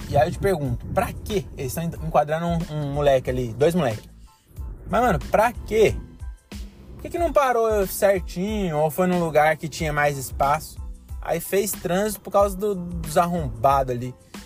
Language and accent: Portuguese; São Paulo, Brazil; born there; eu sou nascido lá na Consolação, então até os 11 meses eu morei na Consolação, ali em São Paulo.